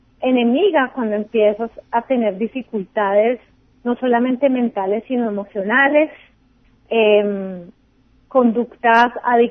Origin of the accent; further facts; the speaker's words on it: Bogotá, Bogotá Capital District, Colombia; Crecí en Bogotá, Colombia, y cerca de Bogotá mi papá tenía una granja donde tenía vacas